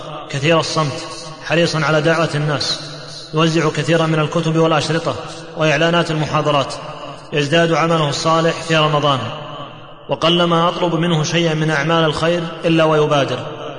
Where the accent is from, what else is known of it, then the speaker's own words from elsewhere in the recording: Mecca, Makkah Province, Saudi Arabia; فلما تعرفنا على بعض وذكرت لهم اسمي وأني من مكة